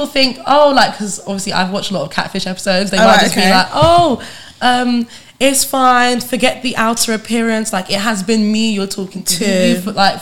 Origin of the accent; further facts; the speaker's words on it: Nigeria; I think I'm allowed to say this because I am Nigerian.